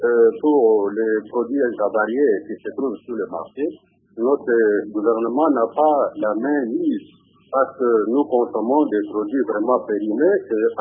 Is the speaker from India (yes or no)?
yes; India; d'autres deviennent de plus en plus malades, tels que le cas de malnutrition ici chez nous en Inde.